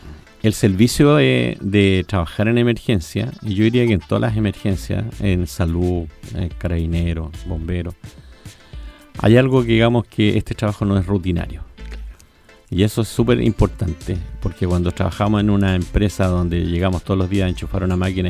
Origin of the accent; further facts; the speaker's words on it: Curacaví, Santiago Metropolitan Region, Chile; Bueno, principalmente a Curacaí, mi tierra, yo soy nacido y criado acá